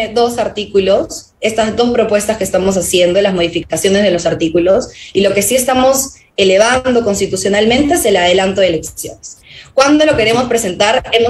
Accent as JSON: {"language": "Spanish", "country": "Peru", "said": "demostrarle no solo al país, sino al mundo, de lo que somos capaces los peruanos."}